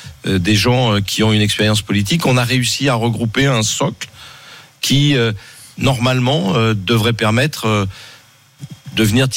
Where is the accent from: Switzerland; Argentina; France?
France; Lyon, Auvergne-Rhône-Alpes; Je suis lyonnais jusqu'au bout des ongles